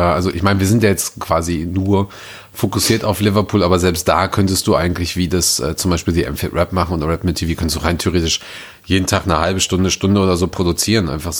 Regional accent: North Rhine-Westphalia, Germany; Ich weiß, ich bin aus dem Ruhrpott.

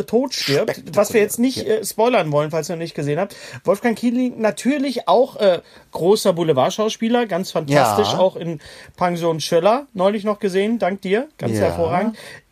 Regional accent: West Germany, Germany; als Westdeutscher

